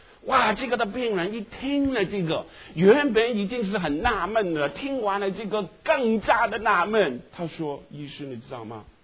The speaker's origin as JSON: {"language": "Chinese", "country": "Hong Kong", "lives_now": "United States", "said": "祖国是中国啊，我们这是香港人哦。"}